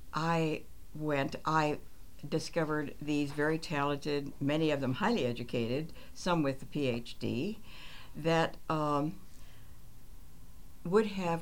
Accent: Dayton, Ohio, United States; I grew up in Dayton, Ohio. My mother worked for the National Cash Register Company and, by the way, was a union steward there.

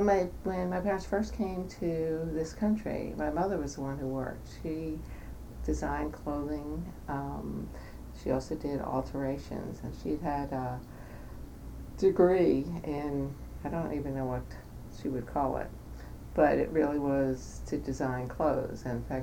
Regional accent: Philadelphia, Pennsylvania, United States; Well, I was born in Philadelphia in 1943. I'm an only child, born to parents who were refugees from Germany.

